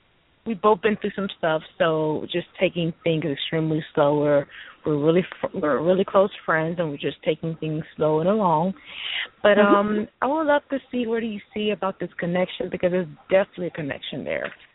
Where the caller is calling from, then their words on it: Louisiana, United States; I'm calling from Louisiana.